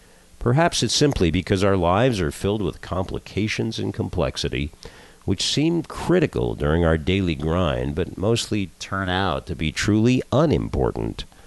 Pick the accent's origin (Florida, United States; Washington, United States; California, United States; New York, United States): California, United States; Los Angeles; You know, this is a funny analogy, but I grew up in Los Angeles where there's lots of earthquakes.